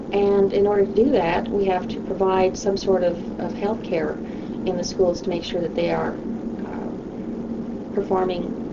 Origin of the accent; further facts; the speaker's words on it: Albuquerque, New Mexico, United States; born there; I myself am of Hispanic descent. I was born in Albuquerque, New Mexico. My mother came from Mexico, my father's from Spain.